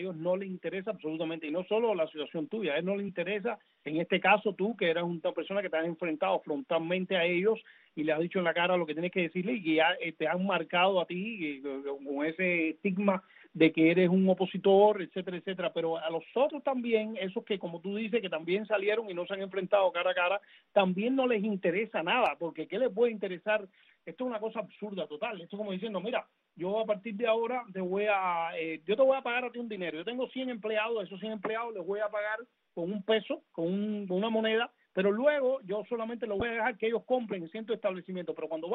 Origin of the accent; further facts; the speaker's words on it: Cuba; moved away; desde que me fui de Cuba. Yo toda mi juventud que viví en Cuba